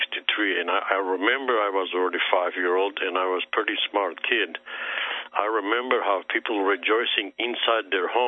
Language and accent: English; Armenia; also born or lived in Canada; now in United States; I was born in Armenia. I'm Armenian by nationality. But I moved to Canada in beginning of 70s, and I moved to States 80s. So I've been here since.